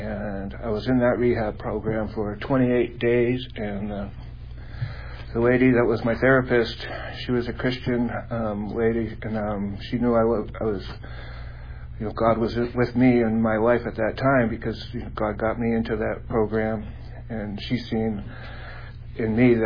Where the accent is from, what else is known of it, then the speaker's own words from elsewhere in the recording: Massachusetts, United States; now in West Palm Beach, United States; from Central Massachusetts originally, but I've been living in West Palm Beach for the last 20 years.